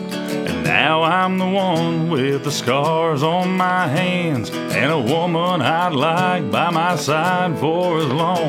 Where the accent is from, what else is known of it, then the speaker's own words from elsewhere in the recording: Texas, United States; I grew up in Texas with my granddad, and barbed wire and bouquets kind of comes to mind